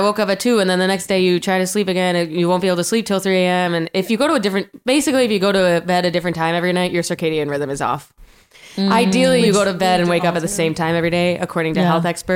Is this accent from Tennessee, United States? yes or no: no; Arkansas, United States; I'm from Arkansas, but it's flat, right?